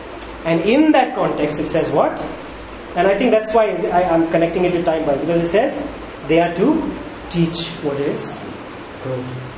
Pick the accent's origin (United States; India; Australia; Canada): India; Maharashtra; I remember when I was growing up in Maharashtra, right?